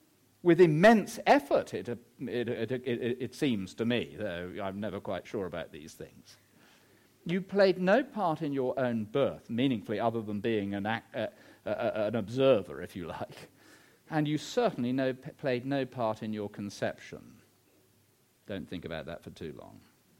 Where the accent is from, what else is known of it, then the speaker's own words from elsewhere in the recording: England, United Kingdom; I think a lot of us English people think, well, because I'm English, I must be in the family of God.